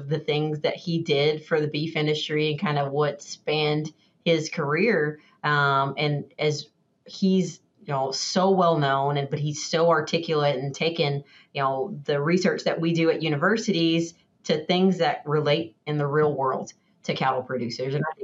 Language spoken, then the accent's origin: English; Louisiana, United States; So I grew up in South Louisiana. So between Baton Rouge and New Orleans, I went to LSU.